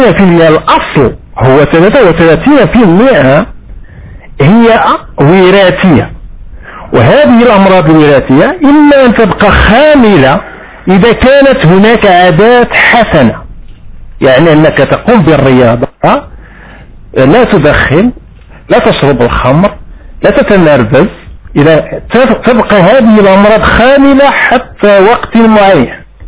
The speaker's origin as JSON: {"language": "Arabic", "country": "Morocco", "said": "أنا من المغرب وأعرف بأن في المغرب 3 ملايين يعاني من مرض السكري"}